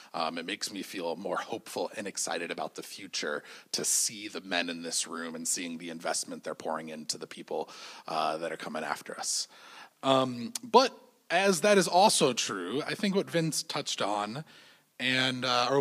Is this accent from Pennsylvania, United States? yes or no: no; Evanston, Illinois, United States; Growing up in Evanston, not so far away, my father